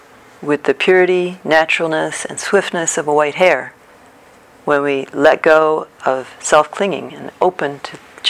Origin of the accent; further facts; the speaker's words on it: United States; I grew up in the States